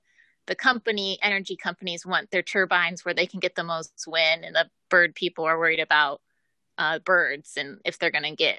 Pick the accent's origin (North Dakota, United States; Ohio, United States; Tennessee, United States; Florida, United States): Ohio, United States; So, I think because I'm from Ohio, and Ohio is similar in that regard because we have big cities like Cleveland and Cincinnati